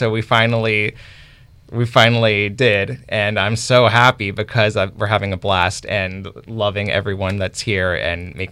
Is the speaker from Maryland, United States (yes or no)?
yes; Bethesda, Maryland, United States; born there; I was born in Bethesda, Maryland. Like Larry, I'm a first generation American.